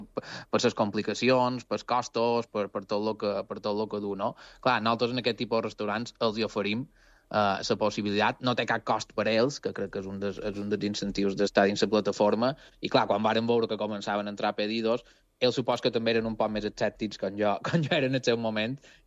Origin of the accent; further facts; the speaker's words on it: Campos, Balearic Islands, Spain; com tu has dit, nosaltres som de Campos.